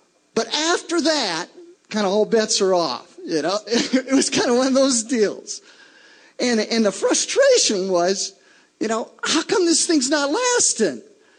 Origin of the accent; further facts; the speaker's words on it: Crosby-Ironton, Minnesota, United States; I grew up actually in Crosby, Ironton. Anybody ever been to Crosby, Ironton? Okay, it's a small little town, about 2,000 people.